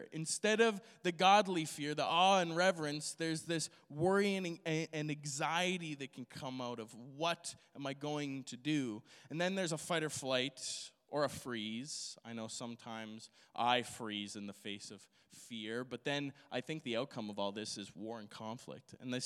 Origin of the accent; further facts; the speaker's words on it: Alberta, Canada; but I come from Alberta, so this is like nothing.